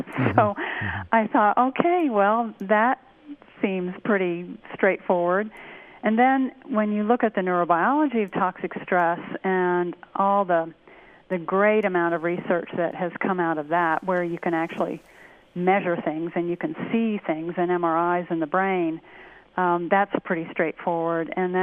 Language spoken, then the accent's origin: English; California, United States; So as I like to say, you know, being a Californian